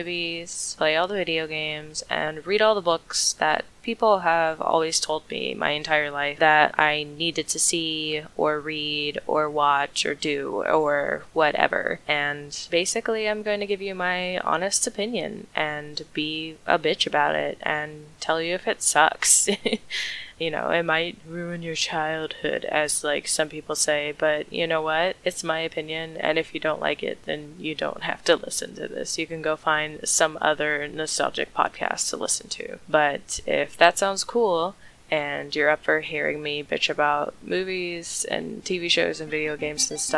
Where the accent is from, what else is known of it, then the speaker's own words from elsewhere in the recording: Kentucky, United States; I'm from Kentucky.